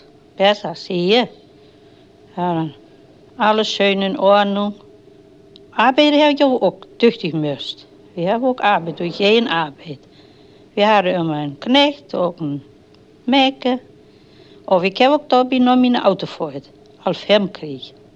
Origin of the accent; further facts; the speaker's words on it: Bernhagen, Germany; Na, geboren bin ich in Bannhagen. Auf Hochdeutsch hier Bernhagen.